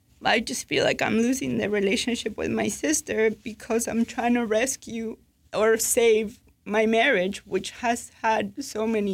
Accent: Argentina; I'm originally from Argentina.

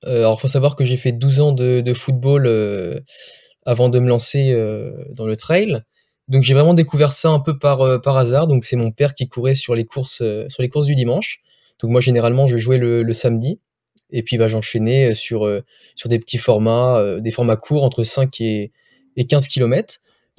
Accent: Brittany, France; j'ai 22 ans, je suis originaire de Bretagne, donc j'habite à Saint-Brieuc

